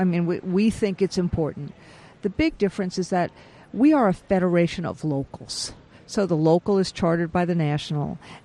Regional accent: New York, United States; a state like my home state of New York

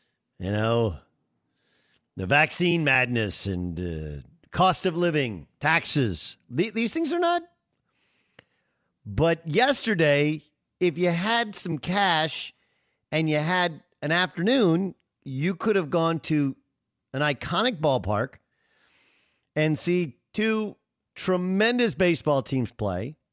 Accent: California, United States; And look, I grew up in Southern California. I've always been more of an Angel fan.

